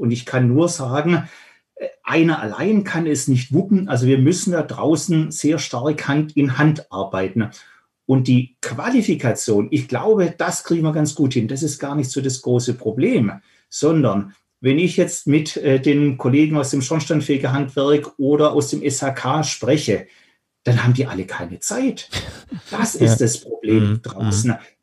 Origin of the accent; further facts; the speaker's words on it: Baden-Württemberg, Germany; ich komme ja aus Baden-Württemberg